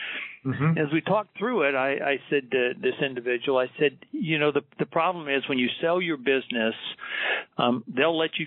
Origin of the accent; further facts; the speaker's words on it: Florida, United States; born there; moved away as an adult; also born or lived in Houston; I was born in Florida, graduated both with an accounting and law degree from the University of Florida, and moved to Houston, where I practiced accounting with Arthur Anderson, migrated to the West into Nevada in 1978, and I've been here ever since.